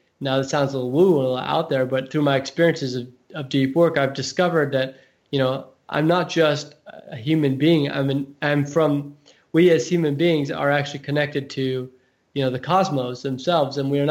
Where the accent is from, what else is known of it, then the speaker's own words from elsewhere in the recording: California, United States; growing up in Silicon Valley? This is weird.